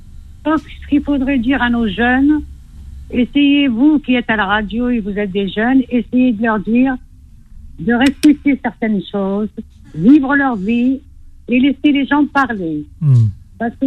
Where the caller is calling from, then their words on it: Pierrefitte-sur-Seine, Île-de-France, France; Je suis de Pierrefitte.